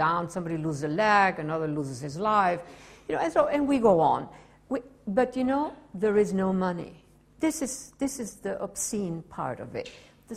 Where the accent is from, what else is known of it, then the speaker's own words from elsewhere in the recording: Argentina; I grew up in Argentina. I played soccer.